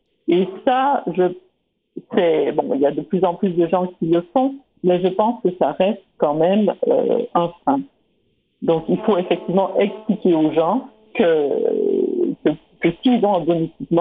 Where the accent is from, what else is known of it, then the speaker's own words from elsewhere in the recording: Quebec, Canada; moi j'ai grandi au Québec. Mon village, j'ai toujours utilisé le vélo au quotidien pour mes déplacements